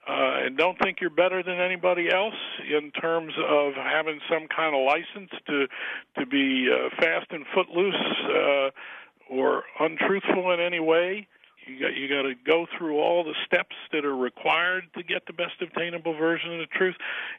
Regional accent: Washington, District of Columbia, United States; born there; When I was born in Washington, it was still a Jim Crow town. I went to segregated public schools in the capital of the United States

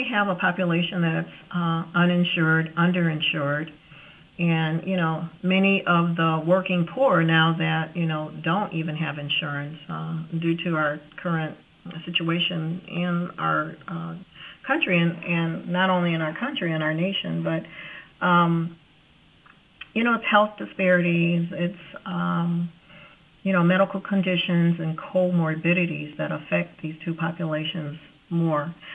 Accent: East Chicago, Indiana, United States; I am from East Chicago. I graduated from the East Chicago school systems way, way back in the day.

